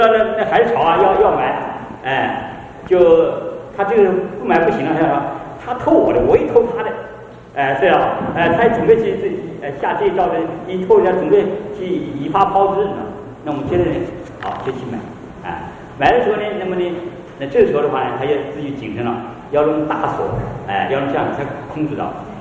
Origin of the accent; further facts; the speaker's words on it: Taiwan; 因为那个我是台湾的